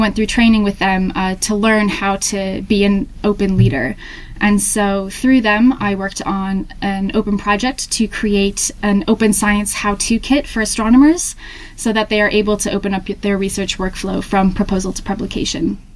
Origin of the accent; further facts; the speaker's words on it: Hampton, New Hampshire, United States; So, I'm originally from Hampton, New Hampshire in the US.